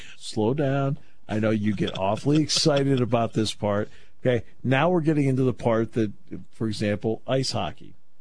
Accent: United States; Of course I did. I'm an American.

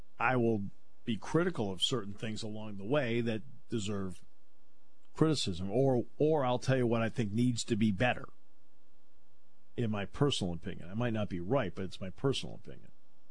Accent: New England, United States; No, you've got to, you know, see, I grew up in New England. You've got to think the way New Englanders do.

